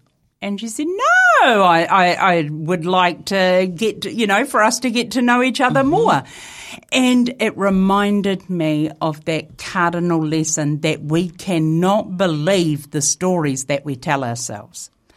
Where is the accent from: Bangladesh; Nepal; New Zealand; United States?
New Zealand; accent: Kiwi; I have developed quite the colloquial twang to my Kiwi accent, and now I sound a little bit like Linatawa.